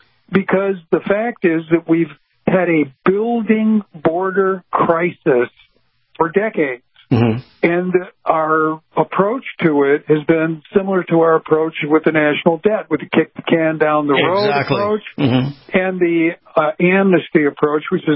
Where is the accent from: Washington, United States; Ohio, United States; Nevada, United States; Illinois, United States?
Illinois, United States; Chicago; It's my hometown of Chicago.